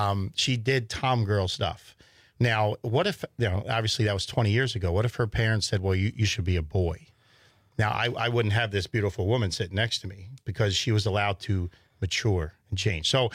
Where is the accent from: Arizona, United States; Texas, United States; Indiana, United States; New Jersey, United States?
New Jersey, United States; I grew up in Southern New Jersey.